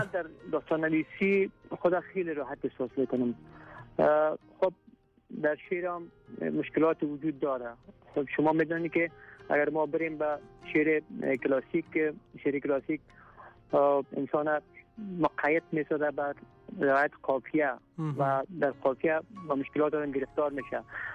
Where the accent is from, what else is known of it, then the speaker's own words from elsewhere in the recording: Nijrab, Kapisa, Afghanistan; also born or lived in Kabul; در سال 1344 در اولسوالی نجاب ولایت کاپیسا متولد شدم. دوره ابتدای مکتب در خود اولسوالی نجاب به اتمام رسانیدم و بعدا دوره لیسه را در لیسه حدیبیه شهر کابل تمام کردم.